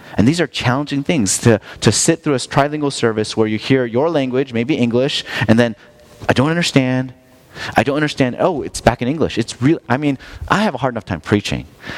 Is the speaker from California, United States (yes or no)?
yes; California, United States; Or you could go back to my hometown in Southern California where I grew up with a lot of Japanese and Korean Americans